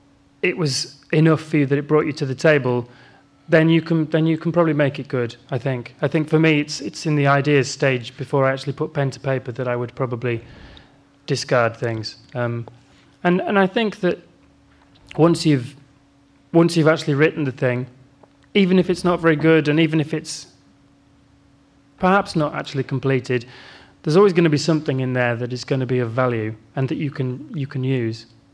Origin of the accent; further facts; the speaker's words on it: Yorkshire and the Humber, United Kingdom; Well, I'm from Yorkshire, as I say, and I think that kind of answers the question for me.